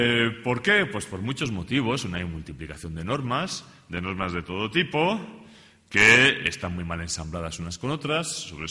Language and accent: Spanish; Castile, Spain; Y como soy castellano, pero tengo la lengua más larga